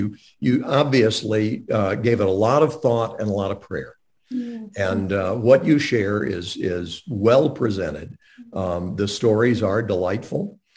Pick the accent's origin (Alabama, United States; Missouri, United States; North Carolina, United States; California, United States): North Carolina, United States; Montreat; I grew up in Montreat, where the Graham family lived